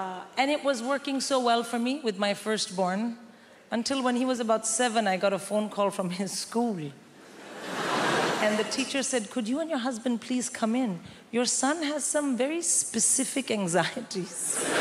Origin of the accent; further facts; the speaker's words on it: India; I'm born and raised in India.